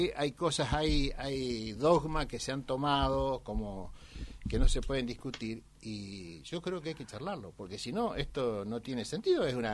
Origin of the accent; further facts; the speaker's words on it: Santa Fe, Argentina; yo soy de Santa Fe